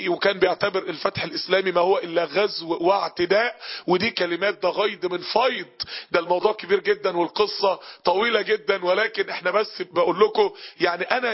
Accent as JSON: {"language": "Arabic", "country": "Egypt", "said": "من بلدنا مصر"}